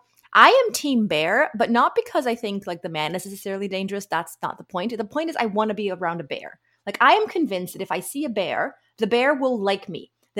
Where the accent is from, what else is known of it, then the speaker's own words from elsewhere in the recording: South Africa; I'm a Filipino South African who's been going on safari since I was 7.